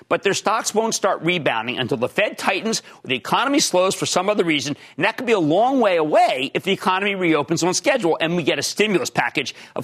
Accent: Pennsylvania, United States; We're both from Pennsylvania. We just won't be able to swing it.

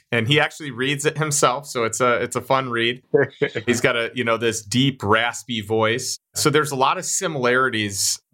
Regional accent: Chicago, Illinois, United States; You know, he grew up in Chicago. I grew up in Chicago.

